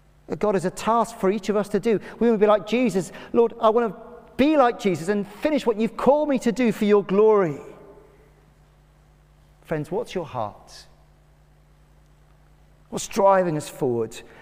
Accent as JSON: {"language": "English", "town": "Cardiff", "region": "Wales", "country": "United Kingdom", "tie": "born or raised there", "said": "Growing up in Cardiff, one of my favourite trips as a family was to go to the Gower beaches beyond Swansea."}